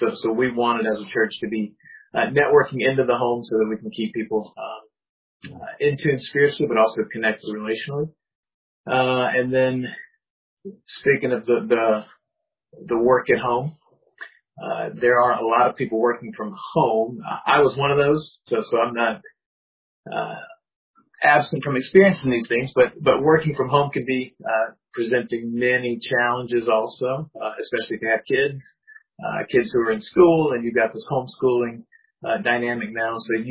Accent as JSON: {"language": "English", "region": "South Carolina", "country": "United States", "also_born_or_lived": "Florida / Chicago", "lives_now": "Springfield, United States", "said": "I am from South Carolina. Been North Carolina, Florida, Chicago, but currently I am serving Emmanuel Bible Church in Springfield, Virg"}